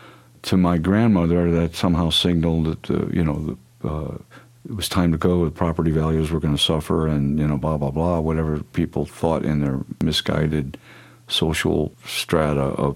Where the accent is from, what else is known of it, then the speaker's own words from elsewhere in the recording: Ferguson, Missouri, United States; when I grew up in Ferguson as a kid, it was a product of white flight from the cities. You know, it was this new suburban outside of the inner city.